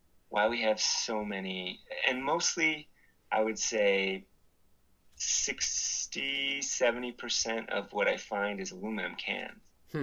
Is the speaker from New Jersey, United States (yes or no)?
no; Whittier, California, United States; I'm from Whittier, California. It's a just suburb of Los Angeles